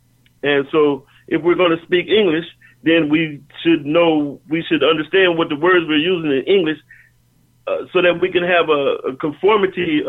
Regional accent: Omaha, Nebraska, United States; I went to college, and I'm originally from Omaha, Nebraska.

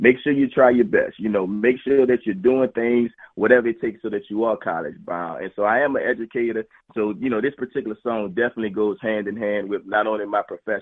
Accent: New Orleans, Louisiana, United States; now in Slidell, United States; So we're actually from New Orleans, Louisiana. We currently stay in Slidell, but the reason that we stay in this particular area is because of Hurricane Katrina.

